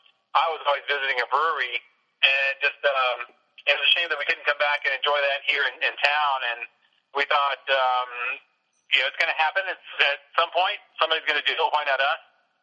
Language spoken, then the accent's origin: English; Dallas, Texas, United States; So it's a nice arch bridge kicked across to West Dallas, kind of my hometown, my home part of town. I'm a native of Dallas, and this area is very industrial for most of my life